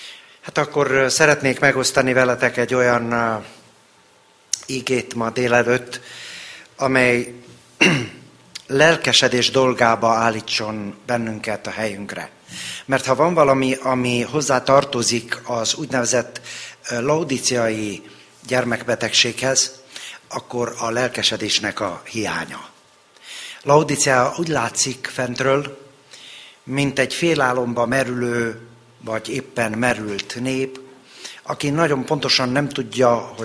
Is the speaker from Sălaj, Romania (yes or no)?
no; Târgu Mureș, Mureș County, Romania; Erdélyből jöttem, Marosvásárhelyről